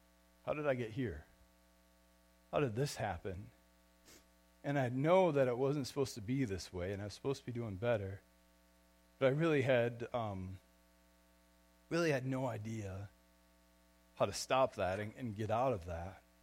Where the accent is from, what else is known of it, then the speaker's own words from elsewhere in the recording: Portland, United States; when I grew up in Portland, which is not too different than St. John's, really, in a small enough town.